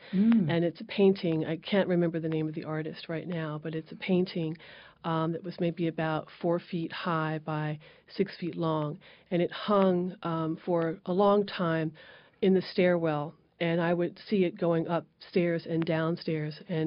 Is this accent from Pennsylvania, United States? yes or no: no; Silver Spring, Maryland, United States; When I was growing up, I grew up in Silver Spring, Maryland.